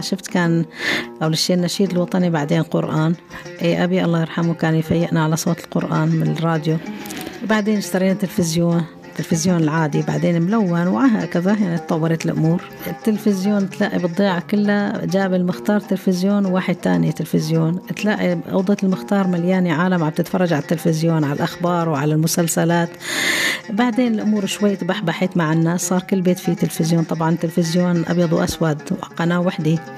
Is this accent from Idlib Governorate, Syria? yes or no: yes; Mhambel, Idlib Governorate, Syria; قلت لك نحن ضيعتنا فيها يعني كواع صعبة، يعني منعطفات خطيرة بمحنبيل